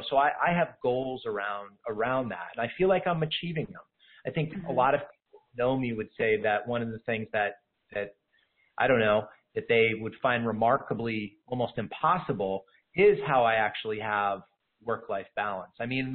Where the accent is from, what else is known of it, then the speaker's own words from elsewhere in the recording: Kingston, Pennsylvania, United States; When I always tell this story of, in my hometown, I'm in northeastern Pennsylvania, the Scranton-Wilkes-Barre area.